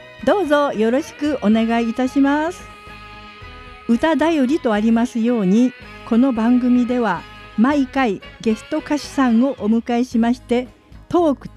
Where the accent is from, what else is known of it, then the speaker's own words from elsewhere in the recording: Kagoshima, Japan; はじめに出身地は鹿児島県です。